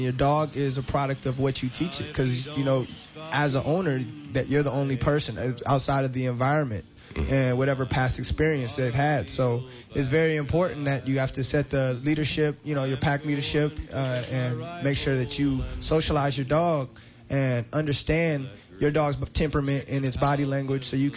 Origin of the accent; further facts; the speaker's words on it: Oakland, California, United States; I was raised in the East Bay area in Oakland, California, and I actually was taught by a couple of local trainers in the area.